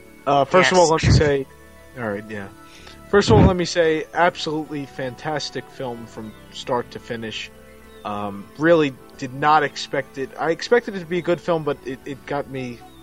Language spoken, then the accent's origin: English; New York, United States; it might just be me because I'm from New York and a lot of the movie takes place in New York